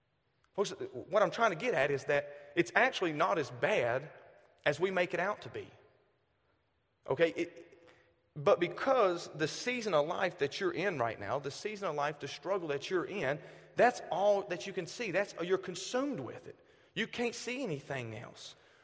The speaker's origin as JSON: {"language": "English", "region": "the South", "country": "United States", "tie": "born or raised there", "said": "I am born and raised in the South. This isn't a fake accent. This is what you get 24/7."}